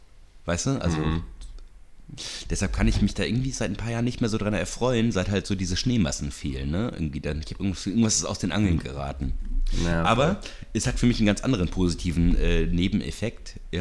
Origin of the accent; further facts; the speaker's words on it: North Rhine-Westphalia, Germany; Ich komme ja aus dem Siegerland.